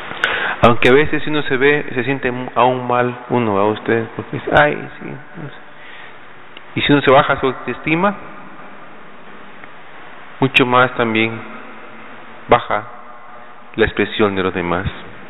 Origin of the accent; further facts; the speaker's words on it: Guatemala; Todos hemos juzgado, y como guatemaltecos tenemos esa costumbre de juzgar.